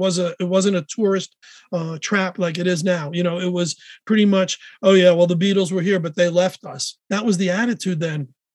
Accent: Bronx, New York, United States; Yeah. So I grew up in the Bronx and mom and dad were, you know, they were just cool.

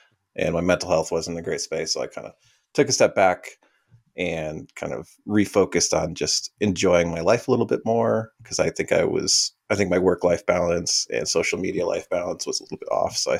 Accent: Michigan, United States; also born or lived in Chicago / Georgia / South Carolina; Originally I'm from Michigan, but I've jumped around. I've been everywhere. I've been like living in Chicago and Georgia. I think the last, where I was before was South Carolina.

